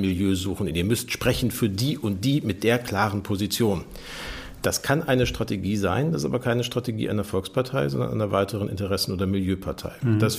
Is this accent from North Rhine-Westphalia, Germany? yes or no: yes; North Rhine-Westphalia, Germany; Ich bin im Ruhrgebiet aufgewachsen.